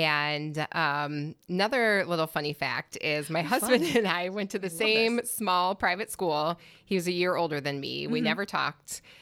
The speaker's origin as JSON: {"language": "English", "region": "West Coast", "country": "United States", "tie": "born or raised there", "also_born_or_lived": "Canada", "said": "I grew up and down the West Coast, literally the whole thing. Moved out here when I was a sophomore in high school."}